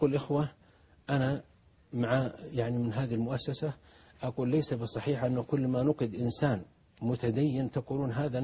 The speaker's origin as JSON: {"language": "Arabic", "country": "Saudi Arabia", "said": "هل عندنا في السعودية أو في غيرها إن نقيس اللحية بالسنتيمتر"}